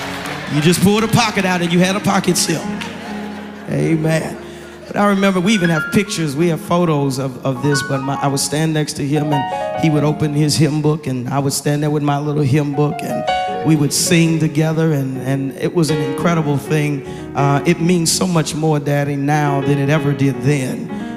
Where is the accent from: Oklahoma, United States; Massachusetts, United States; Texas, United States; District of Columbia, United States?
Oklahoma, United States; also born or lived in Arkansas; When I was growing up in Oklahoma and in Arkansas, I was always my father's chief psalmist.